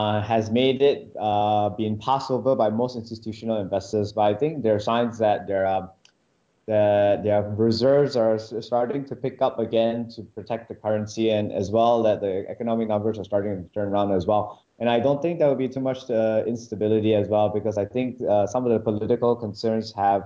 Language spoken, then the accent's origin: English; Malaysia; Don't call me biased because I'm Malaysian.